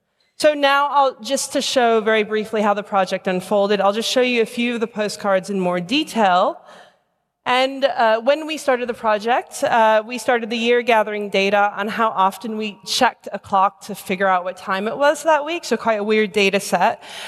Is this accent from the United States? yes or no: yes; United States; now in London, United Kingdom; and I'm an American immigrant living in London.